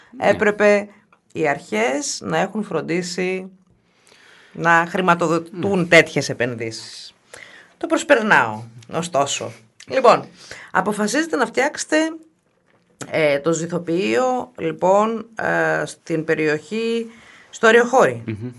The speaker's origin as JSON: {"language": "Greek", "town": "Kalamata", "region": "Peloponnese", "country": "Greece", "tie": "born or raised there", "said": "αν είσαι στην Καλαμάτα, γιατί είναι η πόλη μου"}